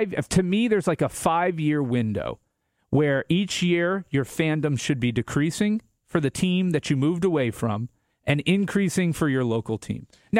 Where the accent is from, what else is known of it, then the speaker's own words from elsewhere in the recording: Tampa, Florida, United States; You know, I'm from Tampa, USF's in Tampa.